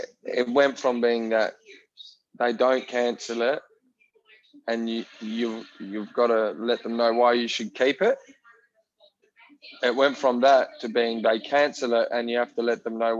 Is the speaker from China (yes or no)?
no; Perth, Western Australia, Australia; I'm from Perth